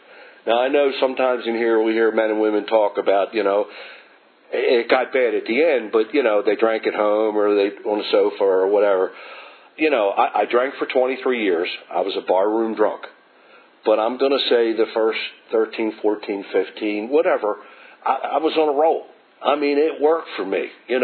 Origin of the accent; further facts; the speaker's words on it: Baltimore, Maryland, United States; I grew up in Baltimore City, Irish Catholic family, how surprising, and was around a lot of drinking